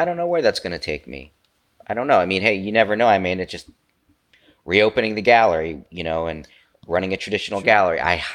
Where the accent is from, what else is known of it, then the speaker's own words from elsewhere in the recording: United States; not like you're German, I'm an American.